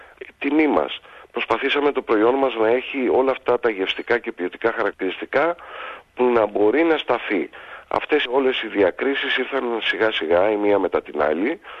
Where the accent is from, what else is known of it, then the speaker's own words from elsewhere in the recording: Sparta, Peloponnese, Greece; από τη Λακωνία, μιας και είμαστε από τη Σπάρτη Λακωνίας.